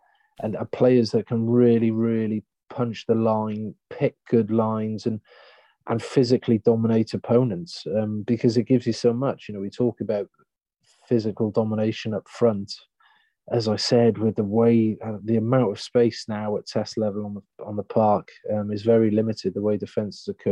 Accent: Wales, United Kingdom; as a Welshman

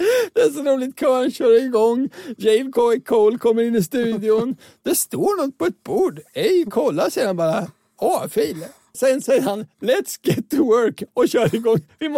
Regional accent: Linköping, Östergötland, Sweden; Ja, det är min hemstad.

